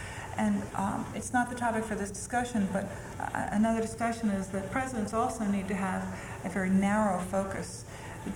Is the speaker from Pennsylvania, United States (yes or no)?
yes; Pennsylvania, United States; I'm from Pennsylvania.